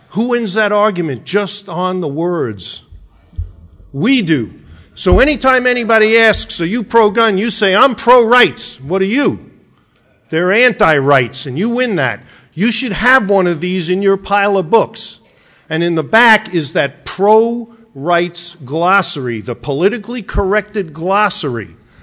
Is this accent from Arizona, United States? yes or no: yes; Arizona, United States; I come from Arizona, where the population is filled with immigrants